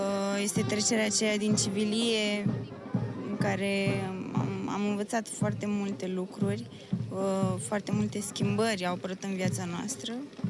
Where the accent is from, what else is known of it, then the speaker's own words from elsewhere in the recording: Unguriu, Buzău County, Romania; Din Buzău, comuna Unguriu.